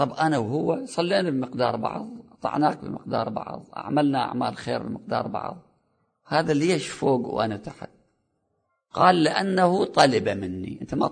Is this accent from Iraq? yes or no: yes; Iraq; ليش إحنا عندنا في العراق الوضع مو هالقد تمام؟